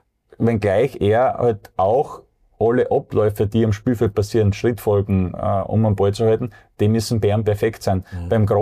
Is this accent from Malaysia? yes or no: no; Austria; Und bei uns in Österreich, sagen wir, ein Verein, wo wirklich viele Torhüter rausgekommen.